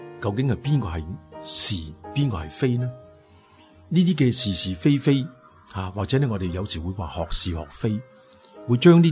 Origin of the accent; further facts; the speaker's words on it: China; 我们中国人有句说话，即会说是有容乃大。